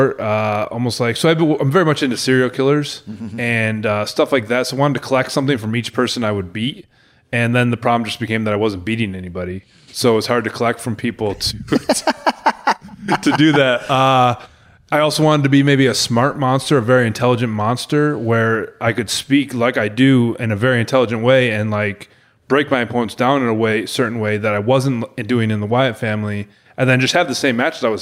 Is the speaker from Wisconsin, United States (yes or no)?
no; Rochester, New York, United States; And I was like, sir, I'm from Rochester, New York.